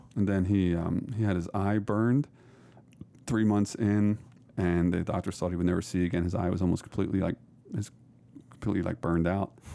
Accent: Philadelphia, Pennsylvania, United States; I'm from Philly, which is the city of liberty, you know, and so we like freedom too.

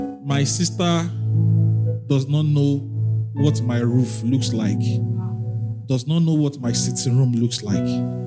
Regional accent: Lagos, Nigeria; I grew up in Lagos.

